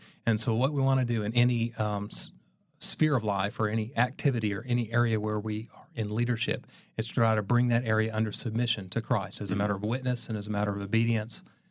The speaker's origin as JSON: {"language": "English", "region": "North Carolina", "country": "United States", "tie": "born or raised there", "also_born_or_lived": "Russia", "said": "So I grew up in North Carolina and served as a missionary for a little while in Russia"}